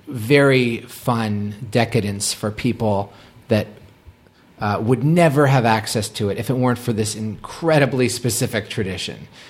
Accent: Boston, Massachusetts, United States; Again, I was from Boston. I was not like a cool kid.

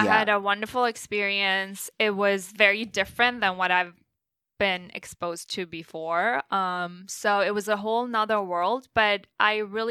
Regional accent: Norway; growing up in Norway, it's just so safe and it's really nice. So it was just really a nice place to grow up in, education-wise.

